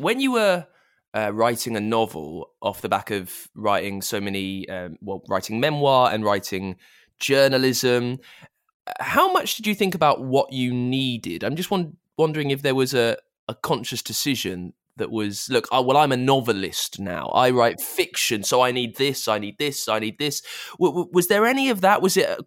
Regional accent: United Kingdom; I'm a Brit who would love a swimming pool.

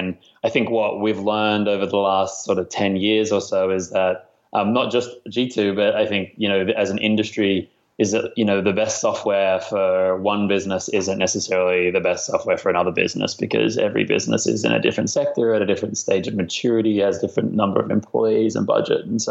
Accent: Australia; accent: Antipodean; now in United States; I'm from Australia originally, which people tell me my accent is actually starting to fade, which is making me really quite depressed. But I've only been living over here in the US for 2 years now.

